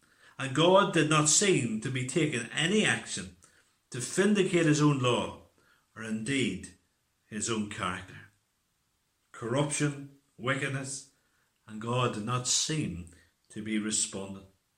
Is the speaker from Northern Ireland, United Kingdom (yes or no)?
yes; Northern Ireland, United Kingdom; That just reminds me of growing up in the Troubles, particularly growing up in County Armagh.